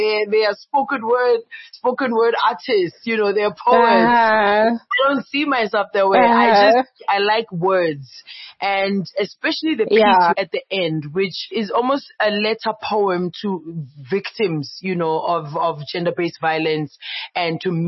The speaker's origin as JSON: {"language": "English", "town": "Soweto", "region": "Gauteng", "country": "South Africa", "tie": "born or raised there", "said": "I was born in Meadowlands. Jablani Mall, you know, we have an apartment at Jablani Flats. I grew up, that's where I spent my teenage years, you know. So I definitely have my roots in Soweto."}